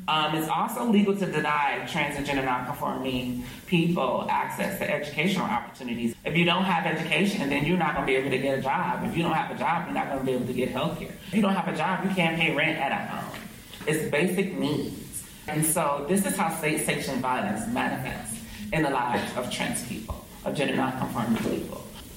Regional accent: Detroit, Michigan, United States; like I grew up in Detroit, and if you ever saw that movie 8 Mile, it's real. It's real. That's exactly how people were living and continue to live in that city where I'm from.

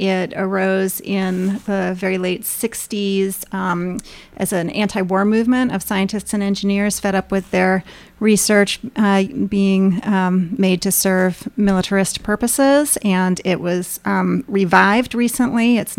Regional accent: New York City, New York, United States; also born or lived in southern New Hampshire; Mainly New York City, also some southern New Hampshire.

